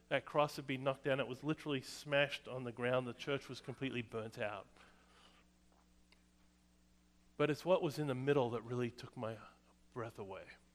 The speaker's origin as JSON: {"language": "English", "country": "United States", "said": "I'm from America. We got resources. We got know-how."}